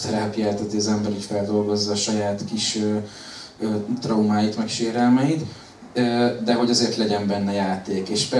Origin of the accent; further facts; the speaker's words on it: Mosonmagyaróvár, Győr-Moson-Sopron, Hungary; most a Magyaróváron, a szülővárosomban a könyvbemutató után